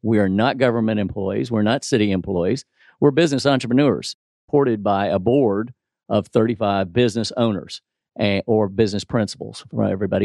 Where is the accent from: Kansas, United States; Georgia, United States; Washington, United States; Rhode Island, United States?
Georgia, United States; Roswell; So I grew up in North Fulton in Roswell, went to Crestwood High School in the day, went to Georgia State